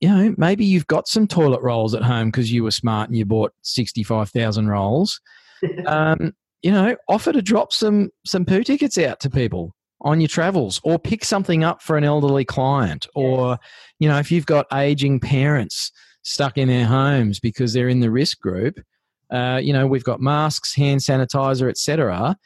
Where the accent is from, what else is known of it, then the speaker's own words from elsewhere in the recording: Australia; We are Australians. We're Australian made and owned. We're family businesses.